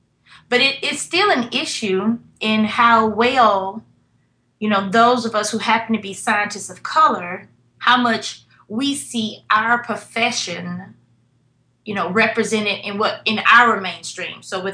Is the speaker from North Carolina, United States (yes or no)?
no; Memphis, Tennessee, United States; And so, and I grew up reading these papers. I'm from Memphis, Tennessee, and the Tri-State Defender, which still exists, yay, is one of those weekly papers